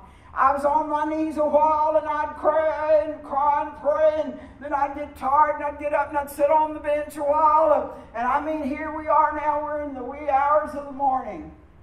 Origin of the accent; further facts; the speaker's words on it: Texas, United States; born there; also born or lived in California; After that, I was born in Texas. My folks went to California, and then we came back to Texas. And I've been here till I had to move away.